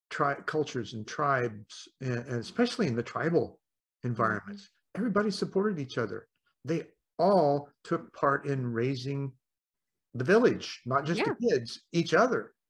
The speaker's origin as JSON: {"language": "English", "town": "Indianapolis", "region": "Indiana", "country": "United States", "tie": "born there", "said": "You know, I mentioned that I was born in Indianapolis. I was born an orphan."}